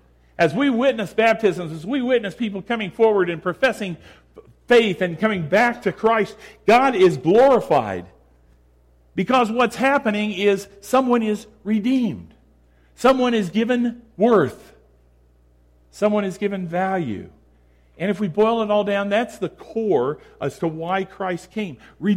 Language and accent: English; Indiana, United States; when I was a kid growing up in Indiana and my mom collected S&H Green stamps.